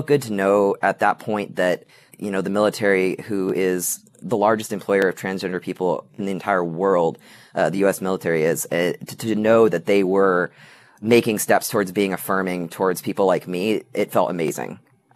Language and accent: English; Midwest, United States; I grew up in the Midwest, and that was my first real experience being outside of it.